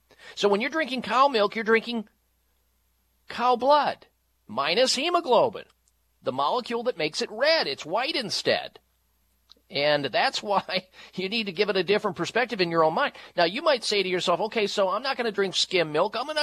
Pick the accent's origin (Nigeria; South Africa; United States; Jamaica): United States; Midwest; I grew up in the Midwest, and it's not normal unless you're throwing back glasses of milk every day in the Midwest